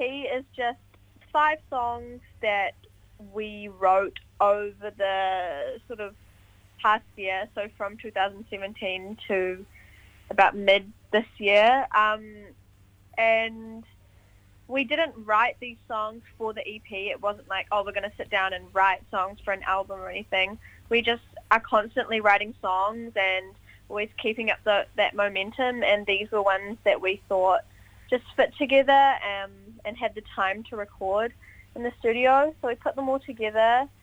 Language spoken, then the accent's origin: English; Palmerston North, Manawatū-Whanganui, New Zealand; We're from Palmerston North